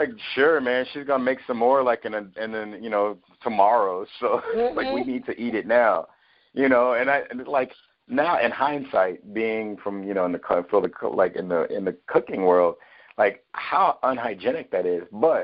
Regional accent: Chicago, Illinois, United States; So it's like you know, growing up on the South Side in this Israelite Afro, you know, pro Afro American community, and then at the same time going to the North Side for high school, you know, I got the best of both worlds.

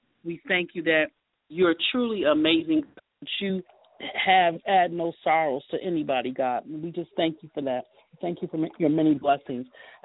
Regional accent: Miami, Florida, United States; You know, I'm from Miami, Florida, haven't been there in years. But I can remember as a little girl, when the storm came, that the palm trees were still standing.

